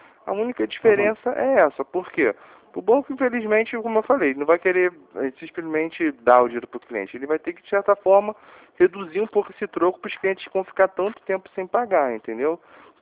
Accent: Rio de Janeiro, Brazil; Eu sou do Rio, falo aqui do Largo do Bicão aqui.

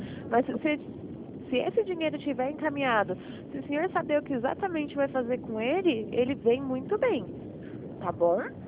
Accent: São Paulo, Brazil; Não, eu sou do estado de São Paulo

